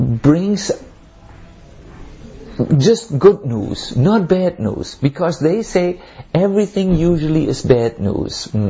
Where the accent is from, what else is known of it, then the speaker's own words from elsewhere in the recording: Germany; accent: German; English is a second language; And very quickly, I was in the UN, maybe because of my charming German accent.